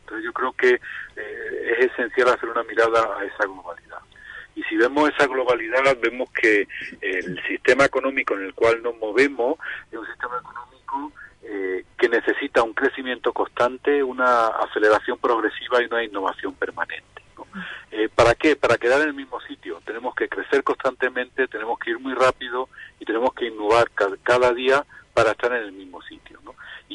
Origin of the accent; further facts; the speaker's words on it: Málaga, Andalusia, Spain; Bueno, soy malagueño, estoy casado, tengo 3 niños.